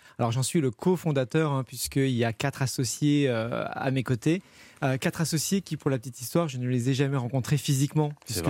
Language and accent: French; Novion-Porcien, Grand Est, France; Moi, je suis originaire des Ardennes, je suis originaire du monde agricole, d'un petit village ardennais de Novion-Porcien